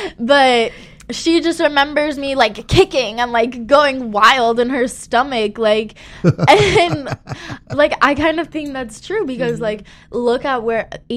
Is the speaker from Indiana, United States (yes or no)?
no; Miami, Florida, United States; again, I come from Miami. The music there is so diverse and so culturally open, you know.